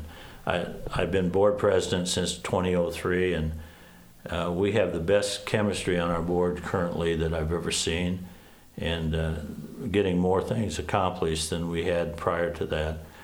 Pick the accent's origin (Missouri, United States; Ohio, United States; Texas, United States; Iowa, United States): Iowa, United States; I'm born and raised in Iowa, from just north of Des Moines.